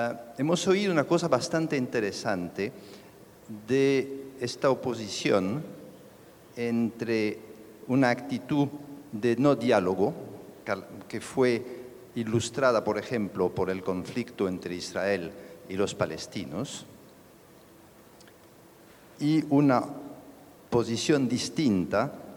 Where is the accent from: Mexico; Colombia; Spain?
Colombia; Yo soy europeo, al mismo tiempo colombiano.